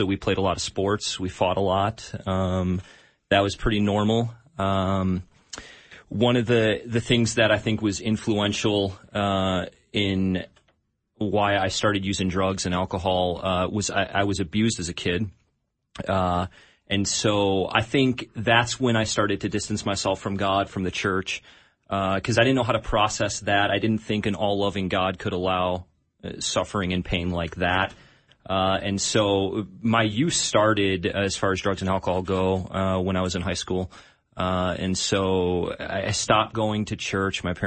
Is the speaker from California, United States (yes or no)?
no; Illinois, United States; Well, I'm not from Minnesota. I'm from just outside Chicago.